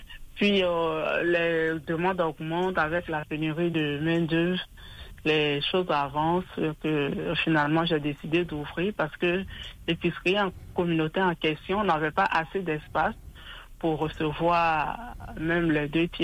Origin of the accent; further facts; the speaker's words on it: Côte d’Ivoire; je suis ivoirienne.